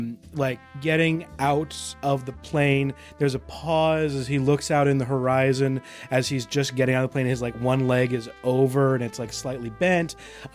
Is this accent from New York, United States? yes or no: yes; New York, United States; I'm from Long Island. I've never been to the outdoors.